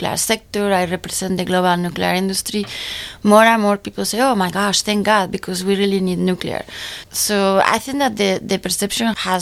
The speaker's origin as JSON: {"language": "English", "country": "Spain", "said": "I am originally from Spain, and I always wanted to be an engineer, and I always wanted to work in energy. So I went to school in Spain"}